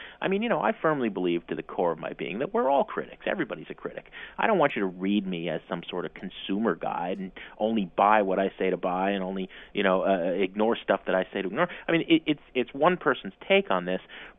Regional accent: Jersey City, New Jersey, United States; also born or lived in Hoboken; now in Chicago, United States; Out here, you know, I grew up in Jersey City and Hoboken, right? And out here, I'm always getting these polite Midwesterners who are saying, you're so East Coast

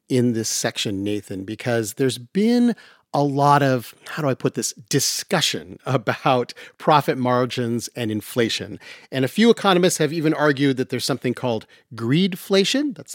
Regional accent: Utah, United States; I grew up in Utah, so a large mountain biking destination

